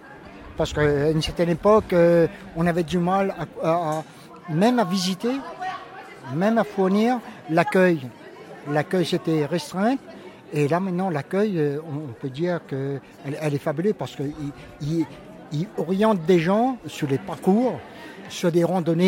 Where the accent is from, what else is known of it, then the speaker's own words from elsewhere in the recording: Réunion, France; now in Bourg-en-Bresse, France; comme je ne suis pas natif de Bourg, je suis natif de La Réunion